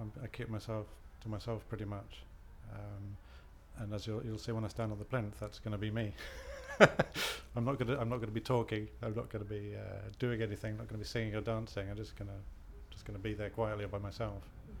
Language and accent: English; Stoke Poges, South East England, United Kingdom; also born or lived in London; I was born in a village called Stoke Poges in Buckinghamshire, west of London, where my parents still live, and went to school around there.